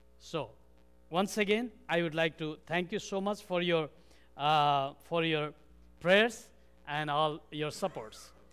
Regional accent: Nepal; now in Kathmandu, Nepal; Well, this is what Nepal looks like. This Himalaya mountain is just in front of my hometown where I was born. Now I live in Kathmandu, but it could be seen from my hometown

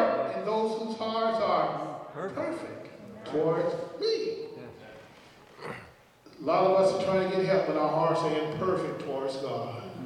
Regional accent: Atlanta, Georgia, United States; because I'm from Atlanta, so we don't have to put all that extra others in there.

